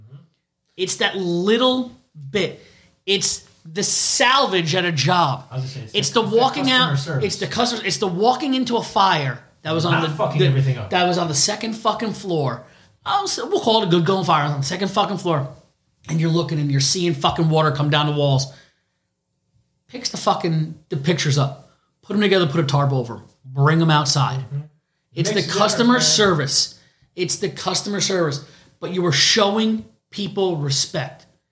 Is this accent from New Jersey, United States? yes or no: yes; New Jersey, United States; New Jersey, we're all from New Jersey. If you didn't know we were from New Jersey, surprise, we're all from fucking Jersey.